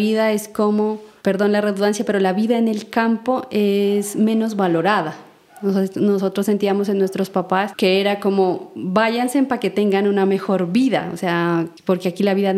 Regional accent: Nariño, Colombia; yo soy de un municipio cercano acá a la ciudad de Pasto, del departamento de Nariño, que está ubicado al sur de Colombia. Soy la quinta hija de 10 hijos, 9 están con vida, y en un entorno de una familia campesina, agricultora.

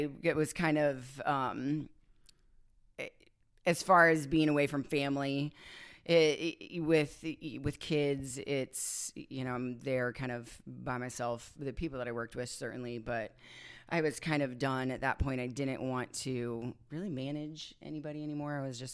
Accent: Ohio, United States; Well, I grew up in Ohio. So, yeah. So I went to school at the University of Toledo, stayed there for many years, worked for the YMCA, and then transferred to a larger Y in Northern California.

